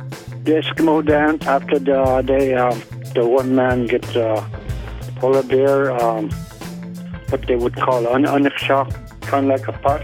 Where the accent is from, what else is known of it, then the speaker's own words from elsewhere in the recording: King Island, Tasmania, Australia; I'm from King Island. Well, to us King Islanders, it's a paradise for us and one of a kind that I grew up on.